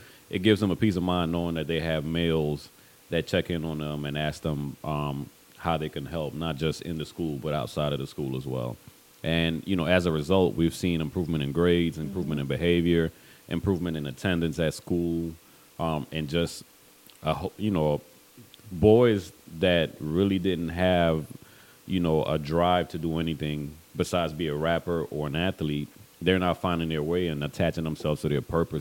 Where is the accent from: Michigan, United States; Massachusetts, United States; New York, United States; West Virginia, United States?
New York, United States; Brooklyn; also born or lived in Panama / Birmingham, United States; So I was born in Panama, the country, raised in Brooklyn, New York, went to high school in Birmingham, Alabama.